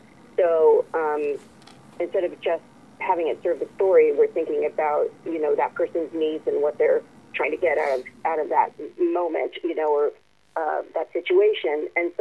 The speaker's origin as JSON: {"language": "English", "town": "Los Angeles", "region": "California", "country": "United States", "tie": "born or raised there", "said": "Ivy and I are both born and raised in Los Angeles, so we didn't have that experience growing up."}